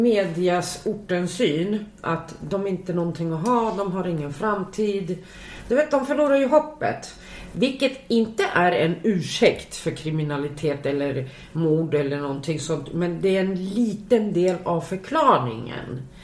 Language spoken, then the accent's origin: Swedish; Stockholm, Stockholm County, Sweden; Ja, jag är uppvuxen i Rinkeby.